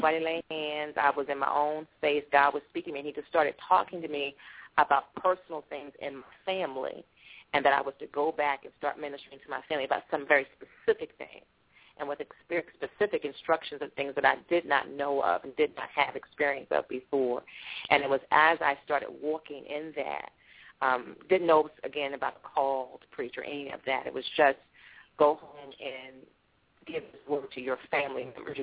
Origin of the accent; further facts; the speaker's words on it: Greenburgh, New York, United States; I am originally from New York. I have come from a place, a little town like Bethlehem, just place called Greenberg, New York, and Westchester outside of the city